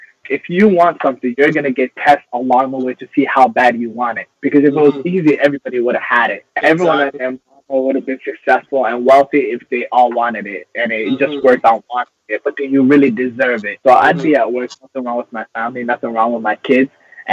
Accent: Toronto, Ontario, Canada; growing up in Toronto ain't fucking easy.

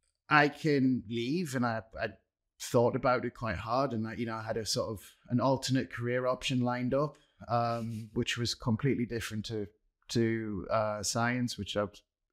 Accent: Newcastle, North East England, United Kingdom; I grew up in Newcastle as well. And if anybody knows, in Newcastle it's all football.

